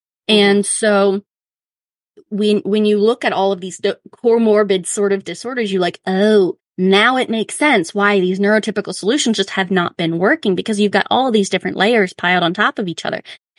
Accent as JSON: {"language": "English", "region": "Louisiana", "country": "United States", "tie": "born or raised there", "said": "So I grew up in Louisiana where there's hurricanes. And so all the houses are built on stilts."}